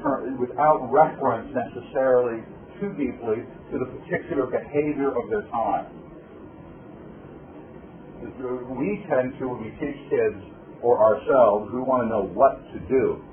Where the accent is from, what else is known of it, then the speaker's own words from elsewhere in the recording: Idaho, United States; in spite of my location in North Idaho, I was raised to this place. I'm from Idaho, for crying out loud.